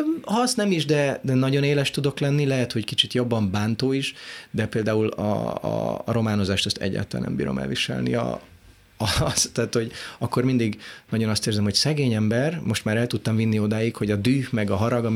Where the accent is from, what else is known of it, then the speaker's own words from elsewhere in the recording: Hungary; born there; Az úgy néz ki, hogy anyum egyedül jött, tehát és én már itt születtem, tehát apum is magyarországi volt, én már itt születtem